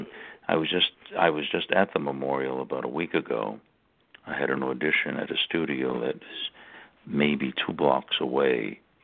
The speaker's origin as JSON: {"language": "English", "region": "New York", "country": "United States", "tie": "born or raised there", "said": "Have I lived in New York? Oh, yes, I was born and raised here. Yeah, I was born and raised on the East Coast"}